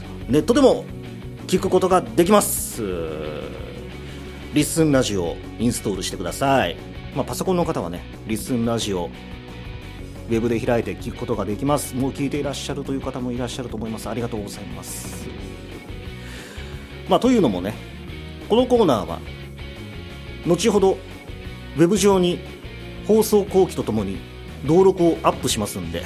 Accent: Nagasaki, Japan; 僕と同じ長崎県出身のバンドで

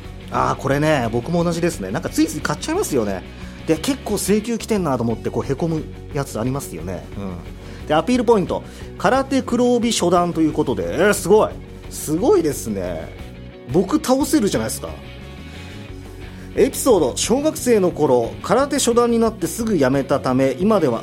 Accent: Nagasaki, Japan; 僕と同じ長崎県出身のバンドで

